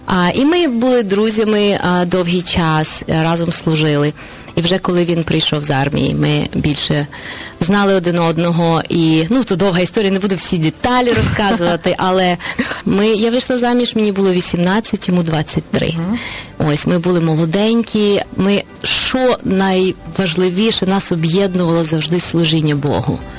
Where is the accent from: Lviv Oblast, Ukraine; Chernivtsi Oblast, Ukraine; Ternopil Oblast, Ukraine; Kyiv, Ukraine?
Chernivtsi Oblast, Ukraine; Chernivtsi; born there; якщо я говорю по-українськи, то я, напевно, народилась на Україні, в місті Чернівцях, в великій родині. Я сьома у моїх тата з мамою.